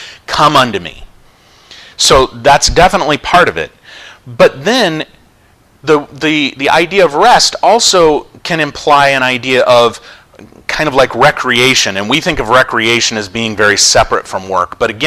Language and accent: English; Maine, United States; I grew up in Maine, and there were quite a few families around that had teams of dog sled dogs